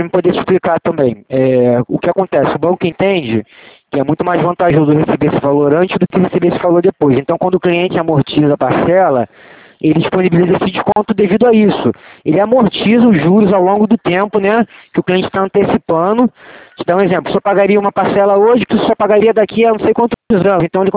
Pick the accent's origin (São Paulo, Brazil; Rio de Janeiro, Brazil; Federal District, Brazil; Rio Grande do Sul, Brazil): Rio de Janeiro, Brazil; eu sou aqui do Rio mesmo, mas eu sou aqui de Santa Cruz, na 1528.